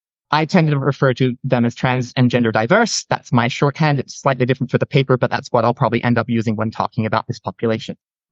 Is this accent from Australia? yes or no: yes; Australia; now in United States; I'm currently on a period of leave and I'm living in the US. I am Australian despite how my voice may sound. I've just picked up the accent a little bit.